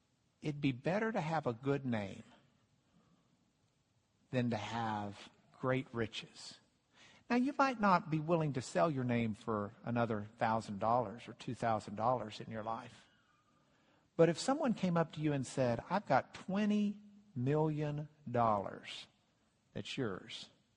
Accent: Lubbock, Texas, United States; I said, I grew up in Lubbock, Texas, and my parents taught me a couple of rules.

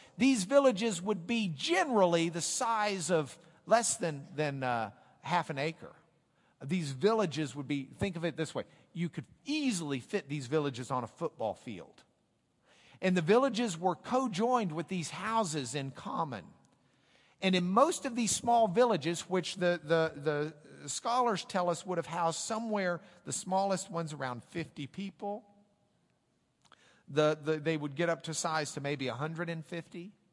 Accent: Lubbock, Texas, United States; My father's house is not the house where I grew up in Lubbock, Texas.

